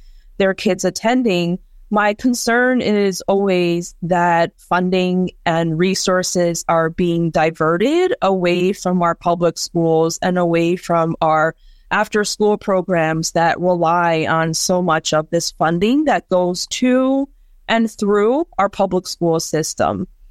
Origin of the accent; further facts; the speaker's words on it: New York, United States; my generation, when I grew up in New York, we never had to think about it like that.